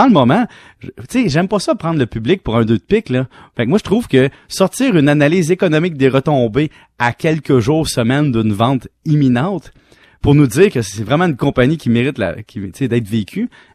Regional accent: Salaberry-de-Valleyfield, Quebec, Canada; Moi, je viens de Valleyfield, super belle ville, à 62 km de Montréal, selon Google Maps, OK?

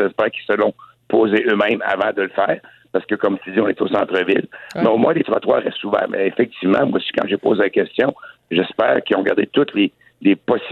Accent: Quebec, Canada; Alors, on est quand même chanceux de vivre dans une société chez nous au Québec

